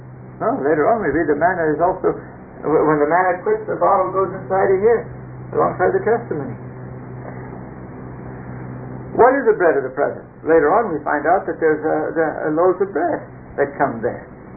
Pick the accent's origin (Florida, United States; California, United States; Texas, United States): California, United States; I come from California. I have seen it there too.